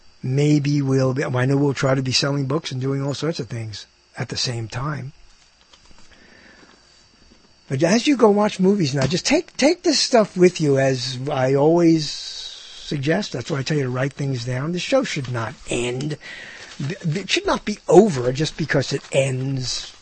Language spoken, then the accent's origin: English; Brooklyn, New York, United States; I'm from Brooklyn. I'm from the same city as Joan Rivers.